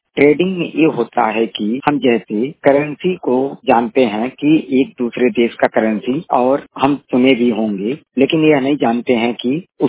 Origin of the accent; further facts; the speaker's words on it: Delhi, India; मैं आपको बताना चाहूँगा कि मैं भी एक दृष्टिबाधित व्यक्ति हूँ और मैं दिल्ली का रहने वाला हूँ।